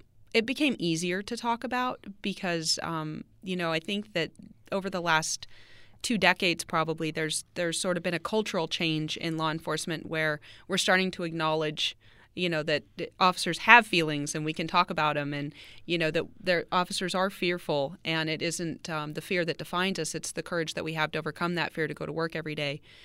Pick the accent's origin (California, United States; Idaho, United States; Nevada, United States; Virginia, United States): Nevada, United States; Las Vegas; I was born and raised in Las Vegas. I was born and raised around the North Las Vegas Police Department.